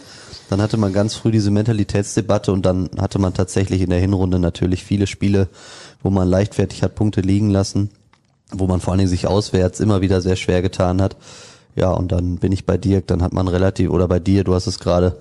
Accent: Münster, North Rhine-Westphalia, Germany; ich komme aus Münster.

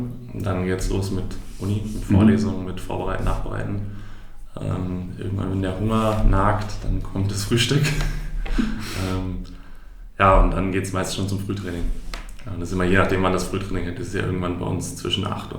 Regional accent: Oldenburg, Lower Saxony, Germany; Ich komme aus Oldenburg. Oldenburg ist auch nicht sonderlich groß. Gerade die Innenstadt ist eher kleiner gehalten.

